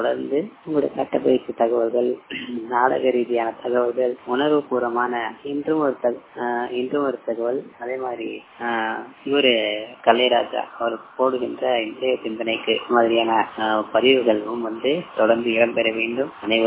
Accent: Periyar, Tamil Nadu, India; எங்க ஊருக்குள்ள எங்க சொந்த ஊர் பெரியாறு

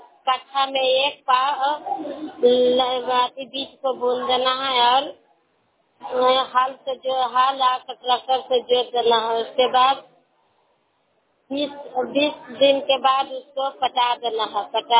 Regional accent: India; घर सहरिया बेलदारी, दिसुआ प्रखंड के रहने वाले हूँ।

